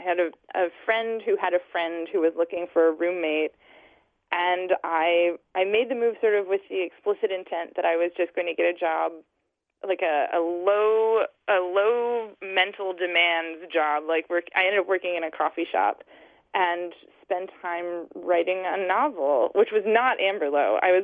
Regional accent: Yellow Springs, Ohio, United States; Yellow Springs was a wonderful place to grow up because our school systems are just so supportive.

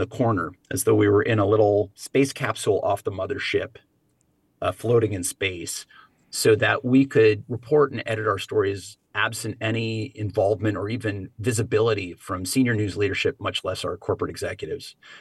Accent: California, United States; not only in my native or my home state of California, but throughout the country.

